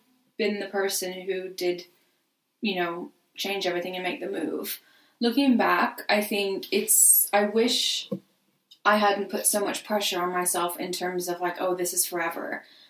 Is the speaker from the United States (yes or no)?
yes; Arizona, United States; Like, where I grew up in Arizona, it was the snowbirds in the winter.